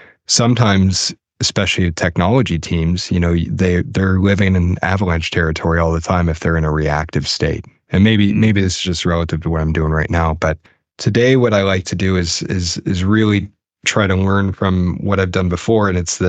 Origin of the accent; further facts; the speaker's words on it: Rust Belt, United States; I'm from the Rust Belt, you know, like my parents are always losing their jobs.